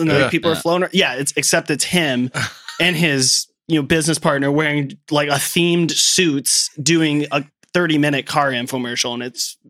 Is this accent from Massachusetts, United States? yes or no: no; Syracuse, New York, United States; now in Chicago, United States; I'm from Syracuse, New York.